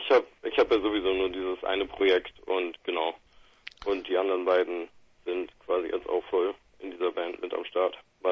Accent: Oldenburg, Lower Saxony, Germany; Wir kommen aus Oldenburg, also nicht also wir haben alle in Oldenburg studiert.

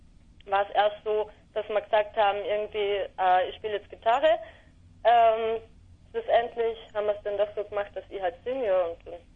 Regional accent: Vorarlberg, Austria; Wir kommen aus Vorarlberg, also ein bisschen verstreut.

